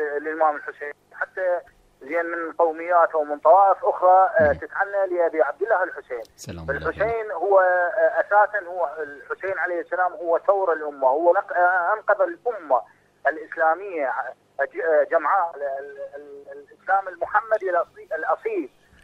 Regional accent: Iraq; هذا شرف لنا احنا كعراقيين

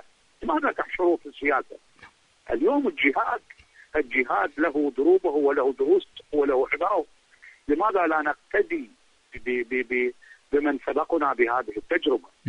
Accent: Iraq; أنا بتقديري المتواضع جدا وأنا ابن العراق ولن أخشى أحد عندما أقول الحقيقة

